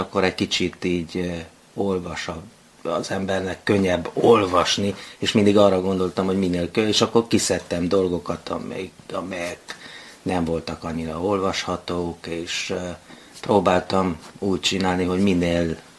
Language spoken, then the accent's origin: Hungarian; Carei, Satu Mare County, Romania; Igen, én Nagy Károlyban születtem. Igen, de nem a kastélyban, hanem a kórházban.